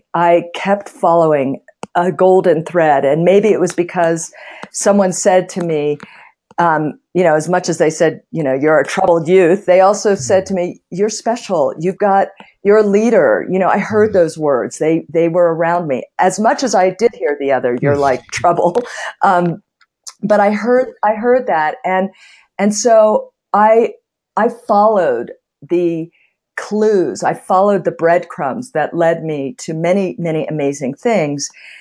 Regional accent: Pittsburgh, Pennsylvania, United States; My father was born in Russia, raised in Mexico. I grew up in Pittsburgh.

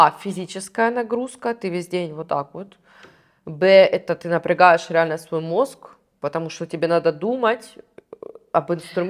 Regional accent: Ukraine; то, что я с Украины, и я уже как бы, да, здесь как пример, первопроходимец такой

